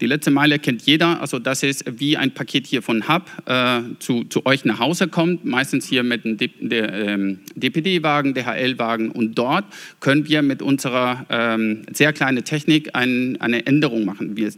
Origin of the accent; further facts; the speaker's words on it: Bremen, Germany; Erstmal moin meinerseits. Ich komme aus Bremen.